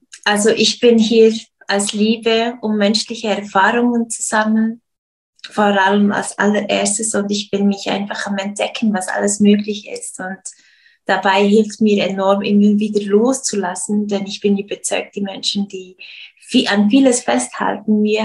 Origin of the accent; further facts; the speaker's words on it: Switzerland; also born or lived in Brazil / United States; ich bin in Brasilien geboren, dann kam ich in die Schweiz, aber wir sind viel rumgezogen. Ich musste mich sehr oft anpassen, verschiedene Klassen, verschiedene Menschen, Kulturen. Lebte ein Jahr auch noch in Amerika und dann kam ich zurück.